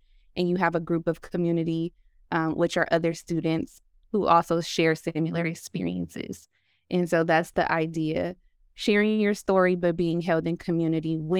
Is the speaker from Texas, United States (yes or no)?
no; Los Angeles, California, United States; I am from Los Angeles, California, South Central to be exact.